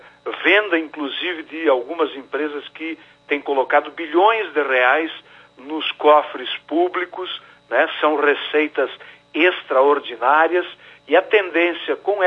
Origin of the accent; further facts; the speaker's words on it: Marau, Rio Grande do Sul, Brazil; Quem tem se manifestado contra somos nós, de Marau apenas.